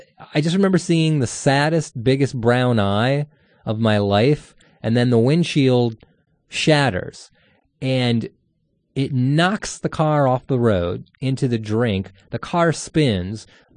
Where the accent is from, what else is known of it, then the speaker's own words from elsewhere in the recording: Midwest, United States; now in San Francisco, United States; I grew up in the Midwest. I had a fascination with deserts because out there it's just corn and narrow thinking.